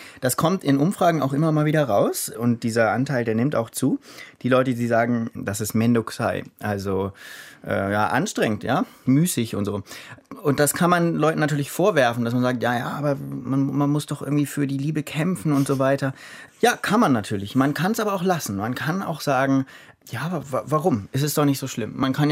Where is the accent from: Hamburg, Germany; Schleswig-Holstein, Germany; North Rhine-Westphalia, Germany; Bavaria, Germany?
Hamburg, Germany; born there; also born or lived in Vienna / London / Berlin; Also ich bin Hamburger gebürtig, habe dann in Wien gelebt, in London und in Berlin.